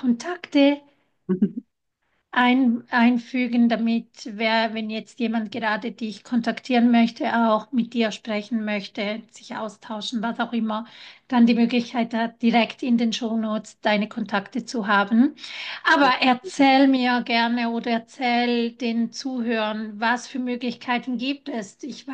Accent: Italy; Ich bin ja Italienerin

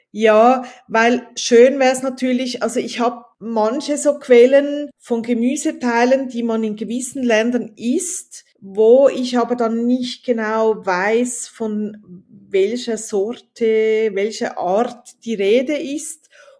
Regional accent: Switzerland; Also das hat man bei euch in Deutschland, bei uns in der Schweiz früher sehr oft gegessen

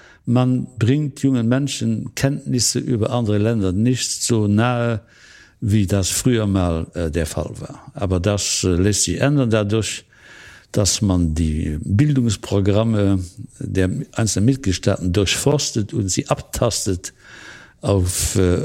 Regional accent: Luxembourg; Aber was wissen wir denn als Luxemburger über die Nordklappen?

